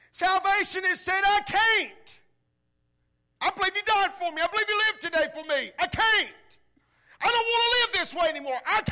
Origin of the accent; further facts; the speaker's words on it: Alabama, United States; Now, since you know I'm from Alabama, since you know I pull for Alabama